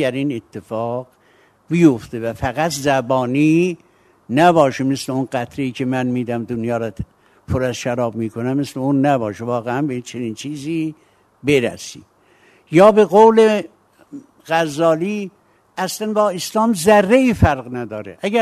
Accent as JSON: {"language": "Persian", "region": "Kurdistan", "country": "Iran", "said": "و از قضا اون ولایت ما کردستان، مشایخ نقشبندی و قادرینا می آمدن، پدر بزرگ من، پدرم مرده بود، پدر بزرگ من، من 4-5 سال داشتم، برای من یکی از اون مشایخ دعای معرفت گرفته بود."}